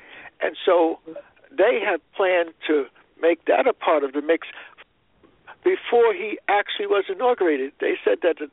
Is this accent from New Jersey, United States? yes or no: yes; Newark, New Jersey, United States; because I grew up in Newark, New Jersey, and I grew up with in a heavy Italian community, and there are deep resentments of African people that we had to survive.